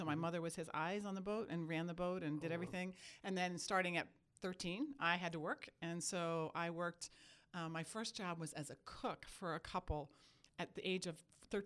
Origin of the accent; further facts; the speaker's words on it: Pennsylvania, United States; So I actually grew up outside of Philadelphia.